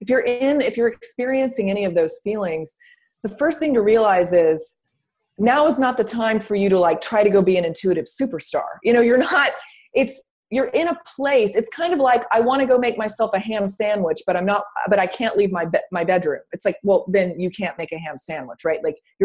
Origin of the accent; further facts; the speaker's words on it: the South, United States; Like I'm from the South and we have the saying in the South, you can't put lipstick on a pig.